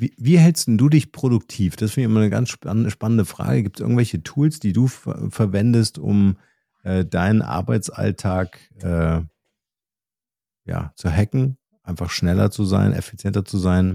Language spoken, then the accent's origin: German; Germany; Also wir haben ja als Deutsche so eine Grundskepsis, ne?